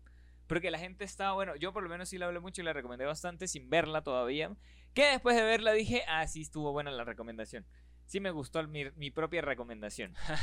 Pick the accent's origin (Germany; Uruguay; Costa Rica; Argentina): Germany; Porque yo soy alemán, exactamente.